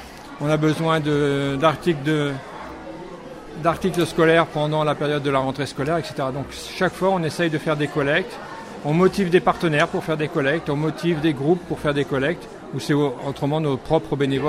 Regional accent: Saint-Ouen-l'Aumône, Île-de-France, France; Et moi je suis de Saint-Ouen-l'Aumône.

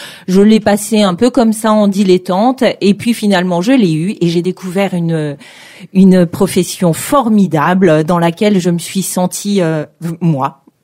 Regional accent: East, France; Je viens de l'Est de la France, voilà, j'ai fait toutes mes études à Nancy.

